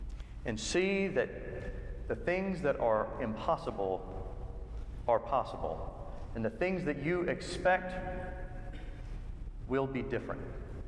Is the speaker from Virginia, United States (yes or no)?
yes; Virginia, United States; I'm from Virginia. That is, in fact, in the South.